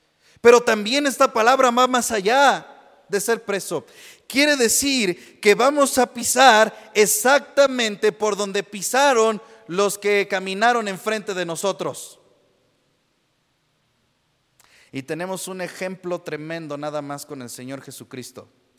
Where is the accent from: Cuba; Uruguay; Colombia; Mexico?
Mexico; Puebla; Ah, yo soy poblano, es de Puebla, ¿verdad?